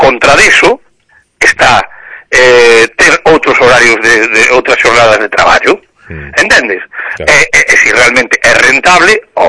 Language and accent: Galician; Galicia, Spain; somos galegos, somos españoles.